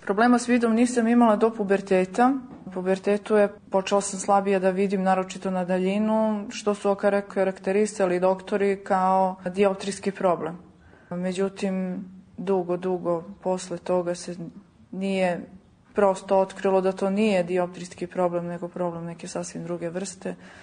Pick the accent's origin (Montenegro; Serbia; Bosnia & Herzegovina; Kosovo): Kosovo; Gjakova, Gjakova District; born there; rođena sam u Đakovici na Kosovu